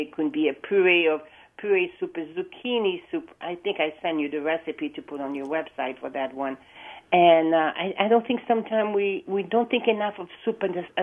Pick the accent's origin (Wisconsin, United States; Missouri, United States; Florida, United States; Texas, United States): Wisconsin, United States; After all, we are from Wisconsin.